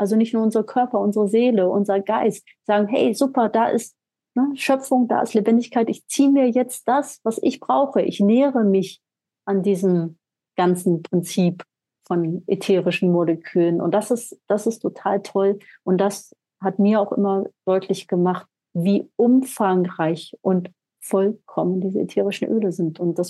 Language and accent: German; Germany; ja, ich komme aus Deutschland, ne?